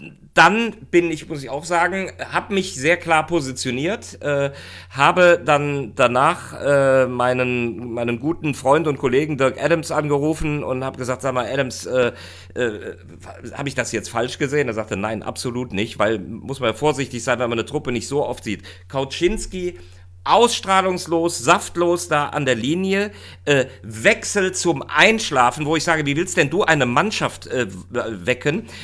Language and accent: German; Rhineland, Germany; also zumindest für mich als Rheinländer